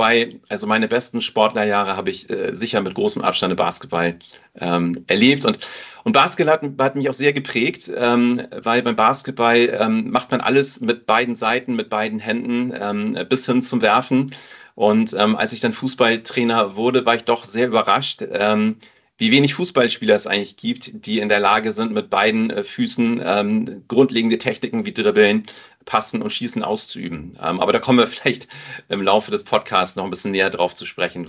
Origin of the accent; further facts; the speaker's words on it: United States; ich bin ja in den USA geboren und auch aufgewachsen, ging es 1984 wieder nach New Jersey, in die 4. Klasse.